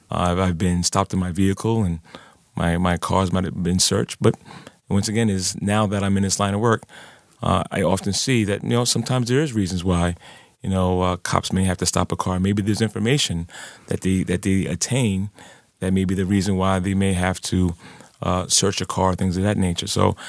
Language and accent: English; Queens, New York, United States; And, growing up in Jamaica, Queens, I've had bad experience with police officers.